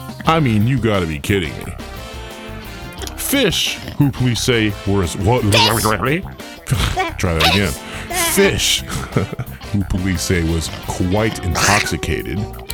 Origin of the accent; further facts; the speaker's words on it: West Coast, United States; And I'm from the West Coast.